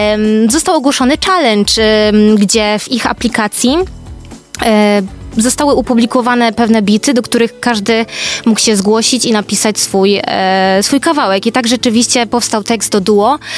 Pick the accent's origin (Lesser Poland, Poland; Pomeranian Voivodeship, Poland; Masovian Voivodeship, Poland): Pomeranian Voivodeship, Poland; Gdynia; born there; Tak, rzeczywiście, bo jestem urodzoną gdynianką i tego się nie wstydzę.